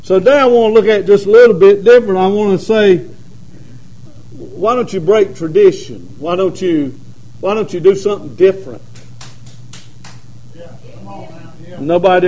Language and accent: English; Lancaster, South Carolina, United States; I'm from Lancaster. I grew up in Lancaster, educated in South Carolina schools.